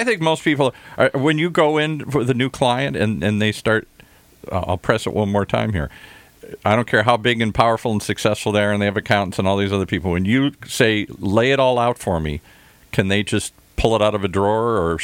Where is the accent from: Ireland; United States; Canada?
Ireland; Well, I'm Irish, so one of them's the Irish Republican Army.